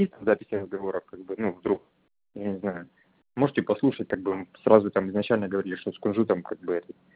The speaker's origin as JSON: {"language": "Russian", "town": "Svetlograd", "region": "Stavropol Krai", "country": "Russia", "said": "Да мы с вами из Светлограда, девушка, вот в чем дело. Мы не местные."}